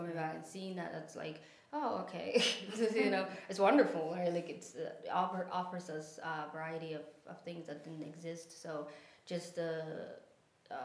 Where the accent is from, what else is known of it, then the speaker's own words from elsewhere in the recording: Lewiston, Maine, United States; growing up in Lewiston, you, or at least for me, like the schools in particular, like they don't adhere to prayer time. They don't, mm-hmm. they don't adhere to when we have our Islamic faith sort of celebratory.